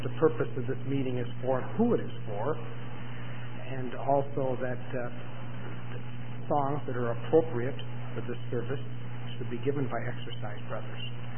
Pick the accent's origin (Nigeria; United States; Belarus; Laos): United States; St. Paul, Minnesota; I'm from St. Paul.